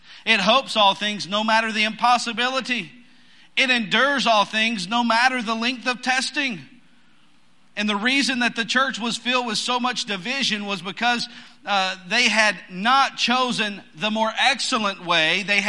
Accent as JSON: {"language": "English", "town": "Pensacola", "region": "Florida", "country": "United States", "said": "I'm from Pensacola. We like fish."}